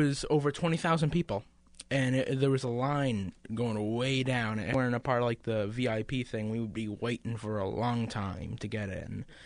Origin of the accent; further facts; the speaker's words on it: Boston, Massachusetts, United States; I was a liberal from Boston.